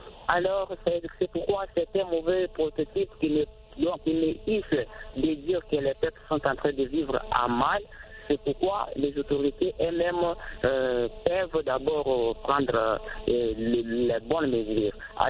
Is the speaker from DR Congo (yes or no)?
yes; DR Congo; chez nous en RDC